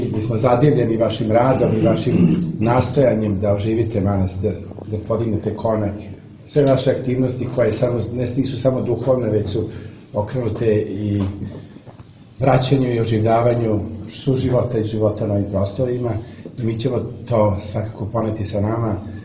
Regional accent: Serbia; Mi nemamo uglavnom kosovsko poreklo, mi smo iz Srbije

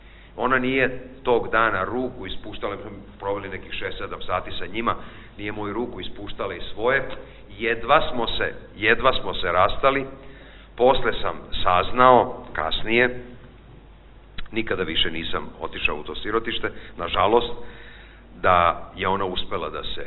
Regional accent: Serbia; now in United States; ja sam iz jedne zemlje za koju ne verujem da si čula, iz Srbije, ali živim u Americi.

